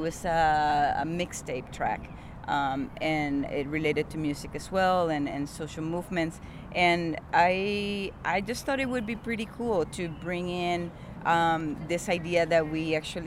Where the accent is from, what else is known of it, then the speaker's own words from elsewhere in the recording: Puerto Rico; now in Vancouver, Canada; I am originally from Boriquén, known after the colonizers came over as Puerto Rico, and I live in an unceded territory of the Musqueam, Squamish, and Tsleil-Waututh people, known as Vancouver by some.